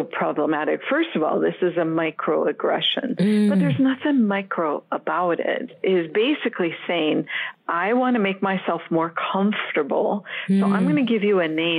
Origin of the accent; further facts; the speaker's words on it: United States; also born or lived in Switzerland; I've lived as long in Europe as I've lived in the U.S. I'm American and Swiss.